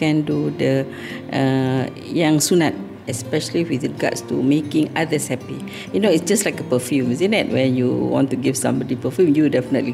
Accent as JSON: {"language": "English", "town": "Muar", "region": "Johor", "country": "Malaysia", "said": "I came from Mua. I'm a kampung girl, actually."}